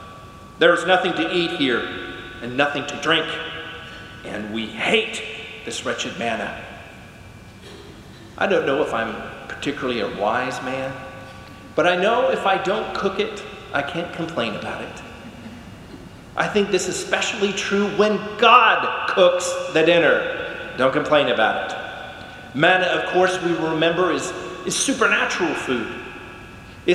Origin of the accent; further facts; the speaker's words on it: Rust, Texas, United States; We're from Rust, Texas. We know snakes, right?